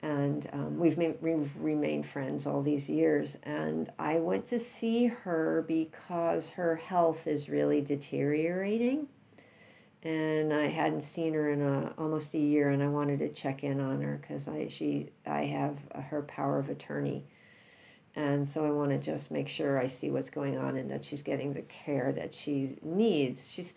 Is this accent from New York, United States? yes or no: yes; New York City, New York, United States; I grew up in New York City, and I lived with them for a few years.